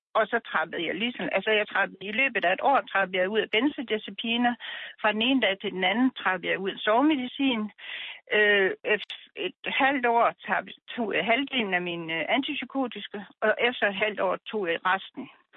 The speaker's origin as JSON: {"language": "Danish", "region": "Jutland", "country": "Denmark", "said": "For det første er jeg jyde"}